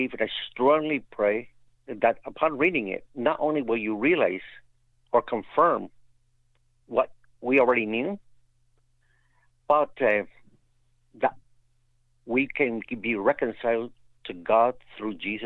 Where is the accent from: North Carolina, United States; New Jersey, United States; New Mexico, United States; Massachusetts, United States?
New Jersey, United States; Newark; born there; Well, Rick, I was born in Newark, New Jersey. It's not an easy place. It's a rough. It's a rough city, and very dangerous.